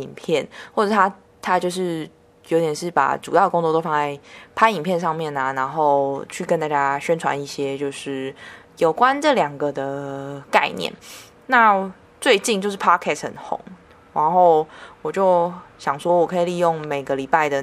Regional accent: Taiwan; 我是台湾的语言治疗师以及职能治疗师

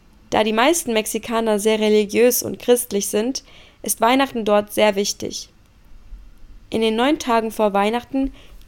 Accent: Russia; Machen wir weiter mit meinem Heimatland Russland.

